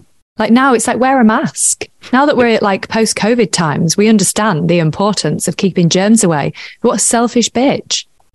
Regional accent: United Kingdom; Because we're British.

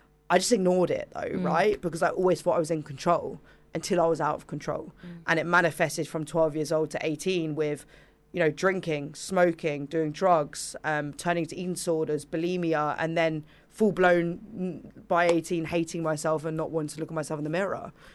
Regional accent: East of England, United Kingdom; I came from an amazing family. I grew up in Hertfordshire, two brothers and sister

